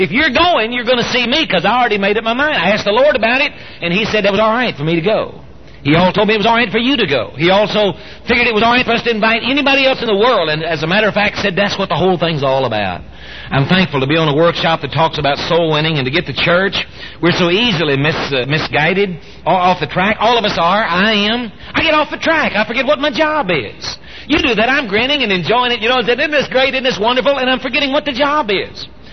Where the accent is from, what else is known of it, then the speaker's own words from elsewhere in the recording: San Antonio, Texas, United States; Funny thing, I'm from San Antonio, you see, and I don't get to come back much.